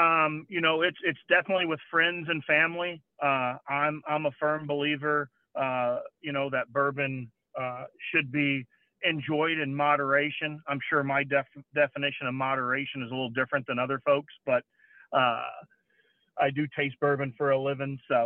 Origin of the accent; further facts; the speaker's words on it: Ohio, United States; now in Texas, United States; I grew up in Ohio. I'm like okay. The bumper sticker. I got here to Texas as fast as I could.